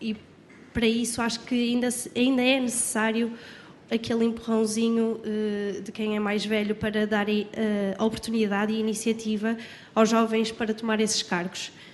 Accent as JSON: {"language": "Portuguese", "town": "Arouca", "region": "Aveiro", "country": "Portugal", "tie": "born or raised there", "said": "Lisboa, encontro-me longe de casa, mas a associação que eu faço parte, o Cineclube da Arouca, é como uma ligação que eu tenho à minha terra"}